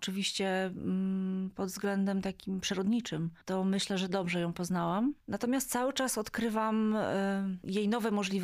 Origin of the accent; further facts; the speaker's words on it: Sopot, Pomeranian Voivodeship, Poland; od urodzenia mieszkałam w Sopocie, wychowałam się tam i właściwie Sopot był moim centrum wszechświata.